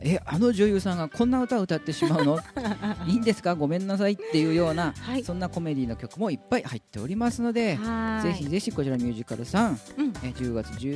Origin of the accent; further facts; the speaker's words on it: Gifu, Japan; 僕は岐阜出身なんですけど、